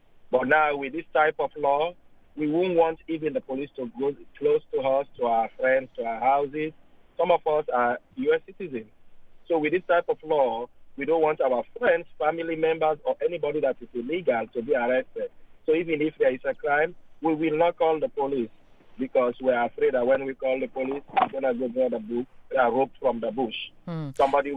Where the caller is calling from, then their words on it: Lowell, Massachusetts, United States; I'm calling from Lowell.